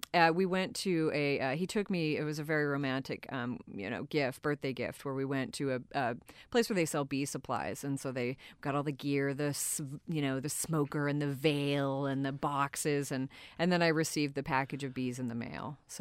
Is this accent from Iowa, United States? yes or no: no; Shelton, Washington, United States; So I grew up for the most part from ages 6 to 18 in Shelton, Washington, which is a little logging town in the Olympic Peninsula of Washington State.